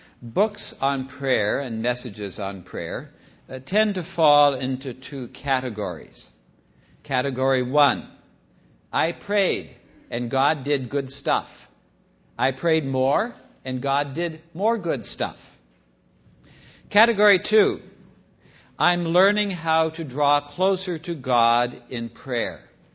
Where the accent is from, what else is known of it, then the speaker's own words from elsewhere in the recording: California, United States; I grew up in Southern California.